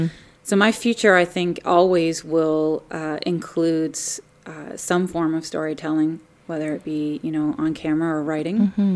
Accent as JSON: {"language": "English", "town": "Waterloo", "region": "Ontario", "country": "Canada", "tie": "born or raised there", "also_born_or_lived": "Toronto", "said": "I lived in Waterloo. I grew up in Waterloo region. And then I went to London to go to school. And then I lived in Toronto for 10 years when I worked at CTV."}